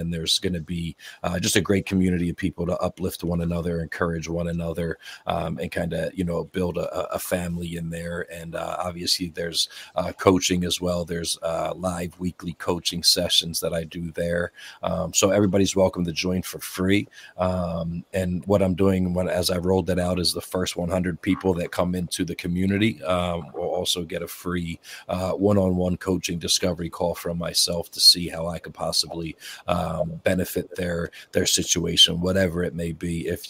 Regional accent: Pennsylvania, United States; now in Delaware, United States; I'm actually from Delaware County, Delco, and Philadelphia area, southeastern PA, and bought a home in Delaware State about three and a half years ago or so.

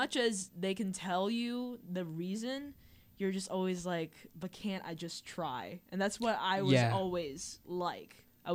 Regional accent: United States; so I grew up in the States, and I'm like a full-fledged American. I lost my Vietnamese accent when I was like 5.

